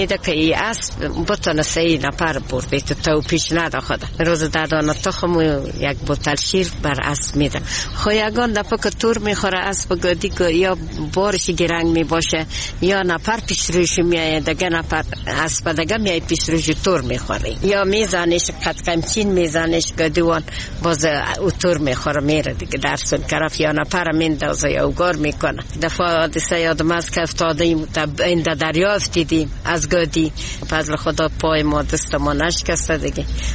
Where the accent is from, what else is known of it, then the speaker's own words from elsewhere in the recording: Herat, Afghanistan; ما از هرات هستیم،